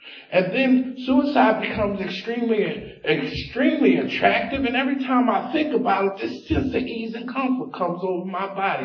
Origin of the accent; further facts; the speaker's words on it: Philadelphia, Pennsylvania, United States; where I'm from North Philly. And, like, guys are not talking about spirituality on the corner of 23rd and Burks.